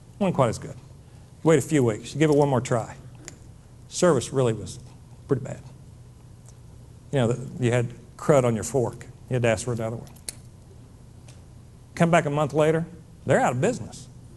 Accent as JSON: {"language": "English", "region": "Oklahoma", "country": "United States", "tie": "born or raised there", "said": "You know, folks, I grew up in Oklahoma"}